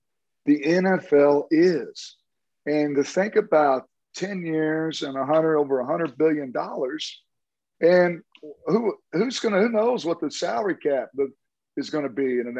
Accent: Tulsa, Oklahoma, United States; I'm from Tulsa, so I know all about Oral Roberts.

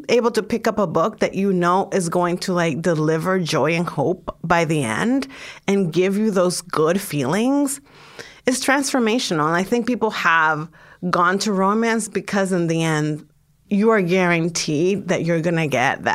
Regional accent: Dominican Republic; I write a lot about the immigrant experience. I'm from the Dominican Republic.

